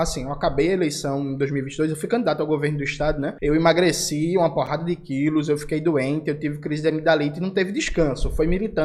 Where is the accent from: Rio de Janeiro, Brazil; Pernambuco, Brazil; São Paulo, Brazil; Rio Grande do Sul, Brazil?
Pernambuco, Brazil; O governo Raquel Lira, aqui de Pernambuco, minha terra, pagou 16 milhões ao BNDES